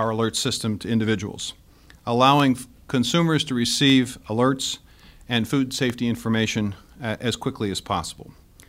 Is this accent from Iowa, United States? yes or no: yes; Iowa, United States; the barbecue pits that were being used in my home state of Iowa.